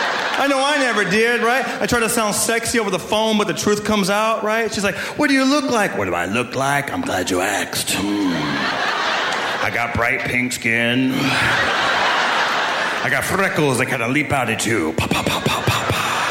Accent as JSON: {"language": "English", "town": "Fresno", "region": "California", "country": "United States", "tie": "born or raised there", "said": "I grew up in Fresno, California. Yes, back then, nobody called me … No, I grew up around Latinos."}